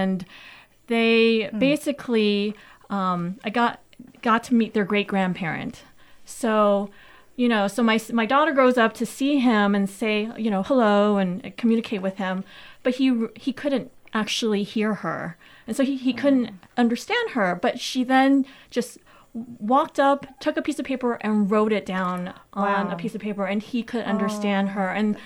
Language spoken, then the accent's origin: English; Taiwan; now in United States; I was originally from Taiwan, where the main language there is Chinese.